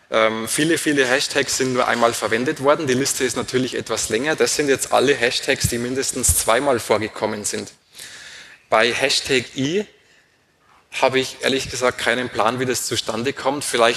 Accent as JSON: {"language": "German", "town": "Rosenheim", "region": "Bavaria", "country": "Germany", "tie": "born or raised there", "said": "Rosenheim, meine Heimatstadt, Darmstadt, Konferenzort."}